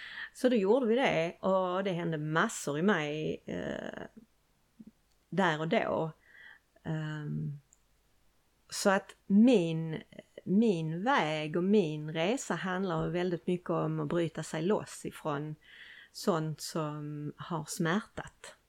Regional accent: Limhamn, Skåne, Sweden; Jag är uppväxt på Limhamn faktiskt.

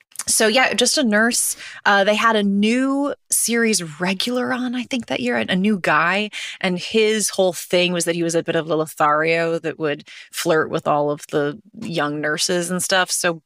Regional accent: New York, United States; But, you know, I grew up in New York, so I was less inclined to sort of stay there another 4 years.

